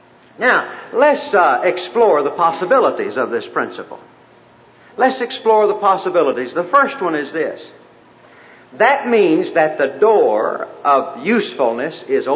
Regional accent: Arkansas, United States; also born or lived in Oklahoma; now in Texas, United States; I was born in Oklahoma, raised in Arkansas, live in Texas, and you put those three accents together, you've got something awful.

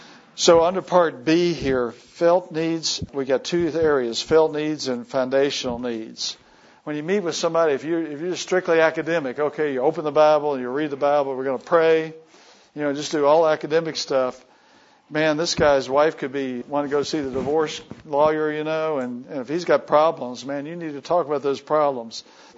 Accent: Virginia, United States; I'm from Virginia, and most of the Civil War happened around my house.

